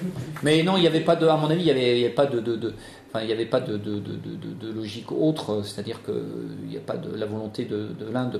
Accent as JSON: {"language": "French", "country": "France", "said": "Tout comme chez nous, en France"}